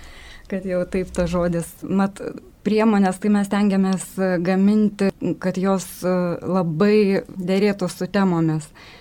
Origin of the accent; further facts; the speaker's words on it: Kaišiadorys, Kaunas County, Lithuania; Aš pati esu iš Kaišiadorių ir labai turiu didelį palaikymą ten.